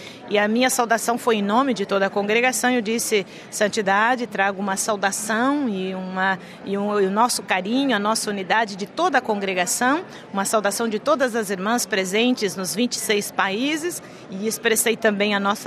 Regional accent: Brazil; Quando eu dizia que eu era superiora geral, mas brasileira

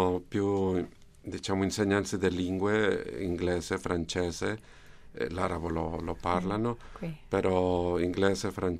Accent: Mexico; also born or lived in Japan; Ma diciamo, sono messicano, però ho lavorato quasi tutta la vita in Giappone, quindi...

